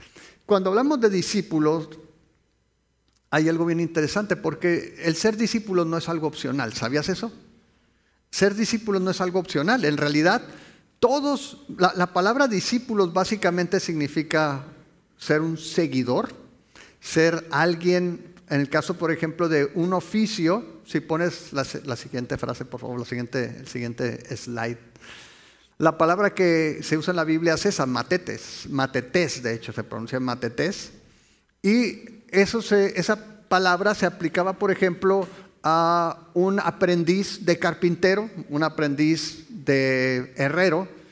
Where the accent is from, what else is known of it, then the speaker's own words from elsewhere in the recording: Mexico; la mayoría de nosotros como mexicanos hemos escuchado hablar acerca de Dios